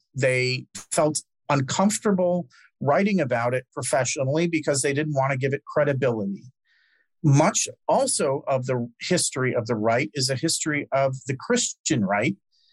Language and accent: English; Nantucket, Massachusetts, United States; I was a police officer for the summer in my hometown, Nantucket, Massachusetts. So we had a summer home there, and I joined the police force.